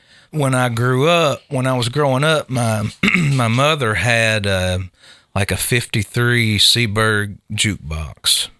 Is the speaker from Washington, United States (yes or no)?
no; Glasgow, Kentucky, United States; No, I'm from Barron County.